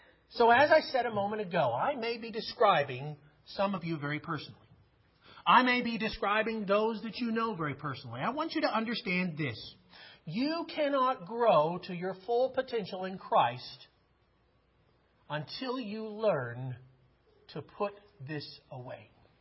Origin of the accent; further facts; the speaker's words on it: Las Cruces, New Mexico, United States; I told you earlier, I grew up on a pecan farm, and we grew up down in the Las Cruces, New Mexico area, right on the river.